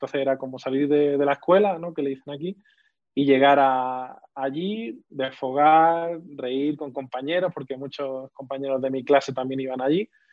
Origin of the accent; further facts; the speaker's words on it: Benalmádena, Andalusia, Spain; born there; Yo nací en Benalmádena, un pueblo de Málaga, concretamente, que está en Andalucía, al sur de España.